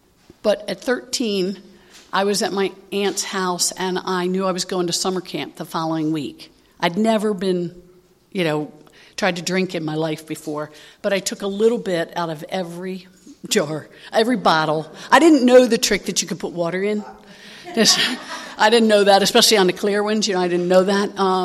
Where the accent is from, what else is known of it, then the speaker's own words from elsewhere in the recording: East Coast, United States; And so I grew up on the East Coast. I grew up in a family of, Irish Catholic people.